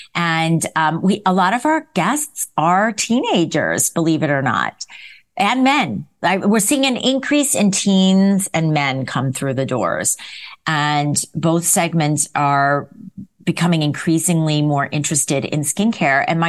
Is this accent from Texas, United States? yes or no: no; New York, United States; I'm a New Yorker, as we discussed earlier.